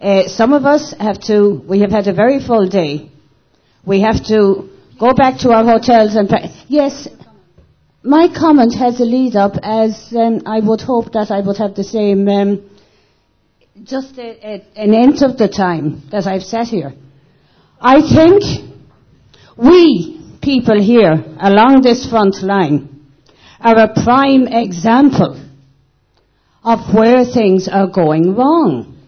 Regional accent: Connacht, Ireland; I come from County Mayo in Ireland, in the west of Ireland, on the periphery of Europe.

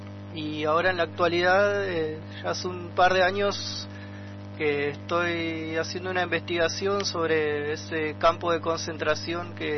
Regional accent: Balcheta, Río Negro, Argentina; born there; nací en Balcheta, en la línea sur de Río Negro, lo que antiguamente era un camino transitado por los Gununa Cuna, o llamados Tehuelches, también mapuche.

